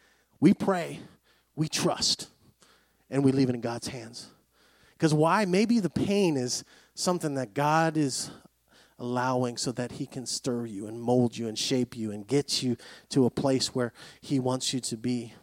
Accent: Greece; English is a second language; now in United States; I grew up in Greece, and now it's a source of pride.

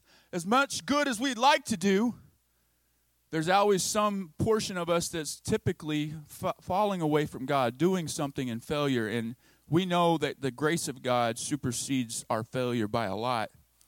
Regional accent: Arkansas, United States; accent: Midwestern; When I was growing up in the church, I know I have a sort of a Midwestern accent, but I'm really a Southerner. In Arkansas, Southern church

